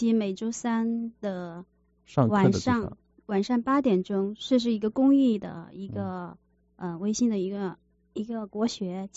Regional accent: Shenzhen, Guangdong, China; 我来自深圳

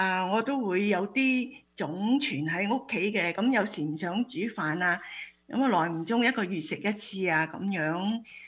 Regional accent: Guangdong, China; 因為我哋廣東人包嗰啲實啲

